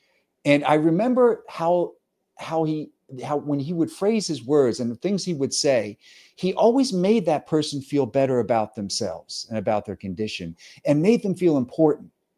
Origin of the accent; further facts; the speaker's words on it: Delaware, United States; that was kind of the culture, you know, in rural, where I grew up in Delaware, where people would just come by to visit.